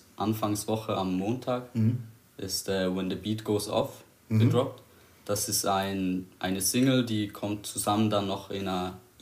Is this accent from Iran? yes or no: no; Switzerland; Wir kommen aus der Schweiz und nicht aus den Bronx.